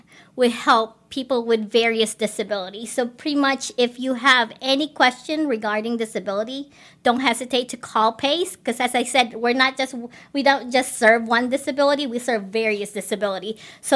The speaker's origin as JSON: {"language": "English", "town": "Carbondale", "region": "Illinois", "country": "United States", "tie": "born or raised there", "lives_now": "Champaign, United States", "said": "been here at Champaign since 2018. I was originally from Carbondale, grew up there, been there for 25 years."}